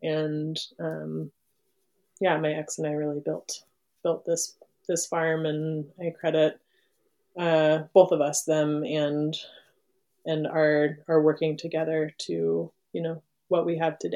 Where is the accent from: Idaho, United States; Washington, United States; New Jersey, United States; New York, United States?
Idaho, United States; Moscow; So I grew up in Moscow, Idaho.